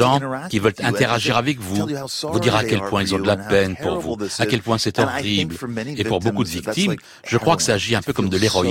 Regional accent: Los Angeles, California, United States; J'ai grandi à Los Angeles où la célébrité, c'était une blague.

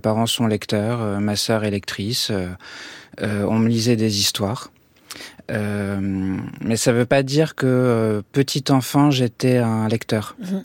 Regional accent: Normandy, France; je suis normand, alors j'ai vu la Normandie comme si c'était l'Angleterre.

